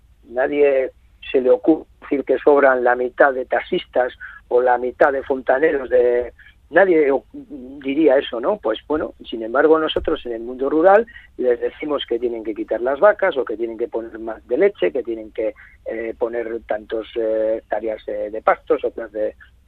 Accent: Basque Country, Spain; born there; una población como donde yo nací, Amurrio o Llodio

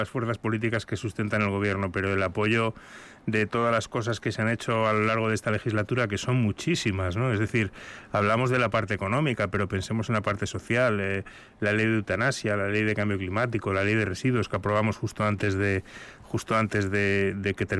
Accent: Basque Country, Spain; como diputados vascos que estamos en el Congreso, pues también estamos haciendo un trabajo por nuestro país

